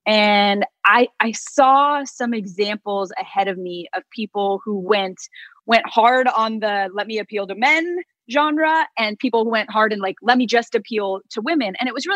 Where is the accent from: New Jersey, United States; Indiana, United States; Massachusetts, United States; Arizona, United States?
Arizona, United States; Phoenix; So I grew up in Phoenix. I had no connections to anyone in TV.